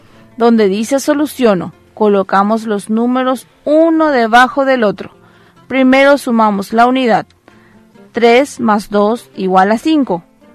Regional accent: Paraguay; tenemos que siempre dar gracias a Dios por todo lo que nos regala cada día como paraguayos.

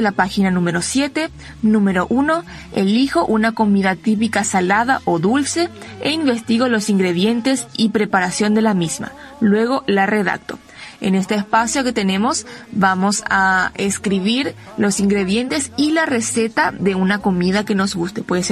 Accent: Paraguay; ¿qué otras costumbres tenemos nosotros como paraguayos?

